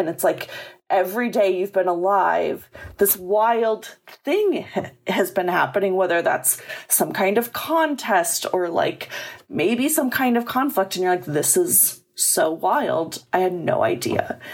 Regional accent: Chicago, Illinois, United States; I grew up in Chicago. That was like traveling back home.

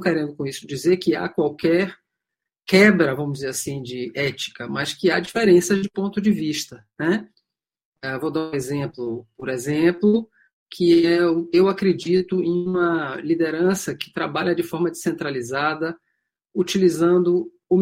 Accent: Salvador, Bahia, Brazil; Eu sou soteropolitana, ou seja, nasci em Salvador, da Bahia.

